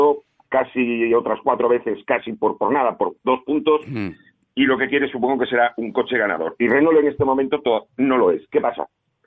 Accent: Galicia, Spain; fíjate qué buenos somos los gallegos

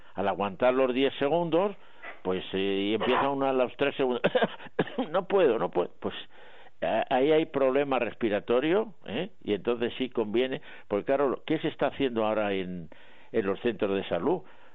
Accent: Madrid, Community of Madrid, Spain; yo me siento como madrileño y como español

